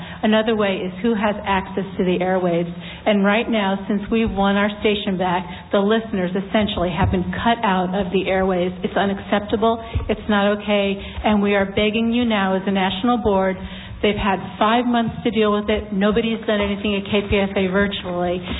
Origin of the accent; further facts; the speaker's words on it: Sacramento, California, United States; I'm from the Sacramento Listening Area, and I'm also an elected local advisory board member.